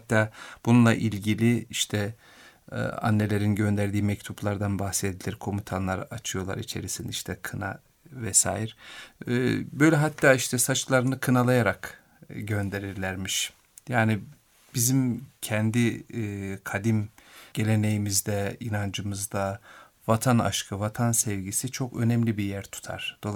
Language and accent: Turkish; Yahyalı, Kayseri, Turkey; Ben Kayseri Yahyalı doğumluyum. Ve okulumu İmam Hatip Lisesi'ni orada bitirdim. Sonra Marmara Üniversitesi İlahiyat Fakültesi'ne geldim 88 yılında.